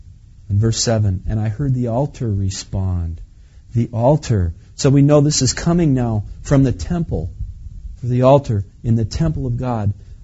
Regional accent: Menasha, Wisconsin, United States; I lived on Little Lake Butamore. I grew up on Little Lake Butamore in Menasha.

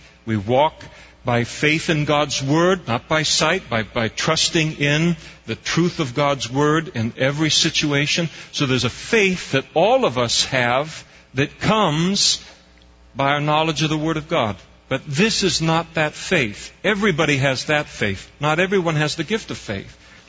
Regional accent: Napa, California, United States; which is the equivalent of McHenry Avenue in Napa, which is my hometown.

